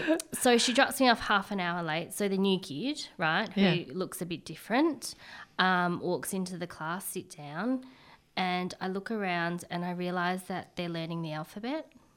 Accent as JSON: {"language": "English", "country": "Australia", "said": "people will say, where are you from? And I'll say, from Australia. I'm Australian."}